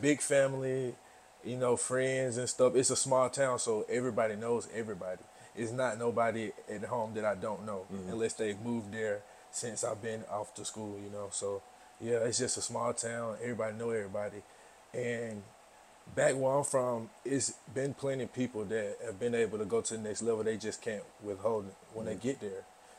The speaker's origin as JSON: {"language": "English", "town": "Vincent", "region": "Alabama", "country": "United States", "said": "I'm from Vincent, Alabama. It's a small town in Shelby County, Alabama. It's like east of Birmingham."}